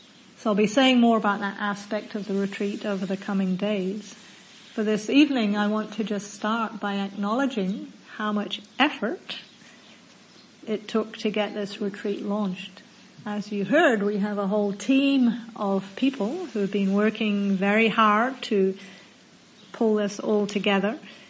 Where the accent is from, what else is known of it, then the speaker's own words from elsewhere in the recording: New Zealand; also born or lived in Australia / United States; I am actually a New Zealander. But I've been spent quite a long time living in Australia and then the US